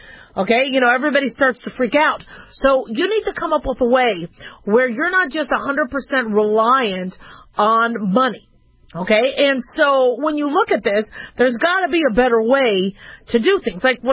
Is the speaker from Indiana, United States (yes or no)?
no; Nevada, United States; See, Nevadans is easy. I'm from Nevada. We're a Nevadan.